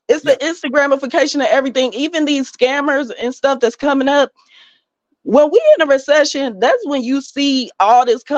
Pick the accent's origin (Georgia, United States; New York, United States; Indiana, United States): Indiana, United States; Gary; now in Indianapolis, United States; I'm from Gary, Indiana. So if you know about Gary, Indiana, you know Rudy Clay, he did a whole number on Gary. Our school system is non-existent.